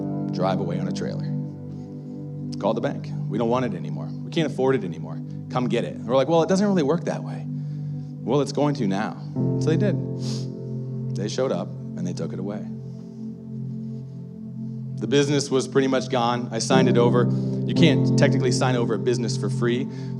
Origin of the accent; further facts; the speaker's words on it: Ashland, United States; also born or lived in Colorado; Now, I'm from Ashland, so when I said it's time to go home, I meant here, but she knew. It was time to leave Colorado.